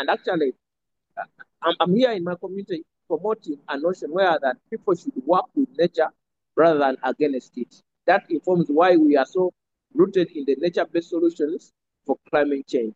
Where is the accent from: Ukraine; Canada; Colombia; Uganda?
Uganda; I'm a Ugandan.